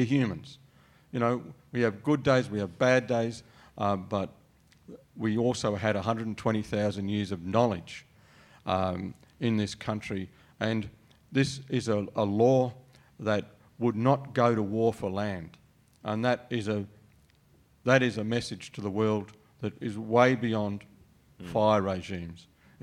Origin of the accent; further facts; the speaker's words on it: Victoria, Australia; in my home state of Victoria